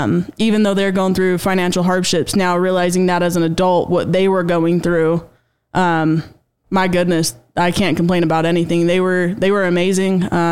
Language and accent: English; Utah, United States; I was born and raised in Utah. I graduated from Fremont High in 2018. I've been here my whole life.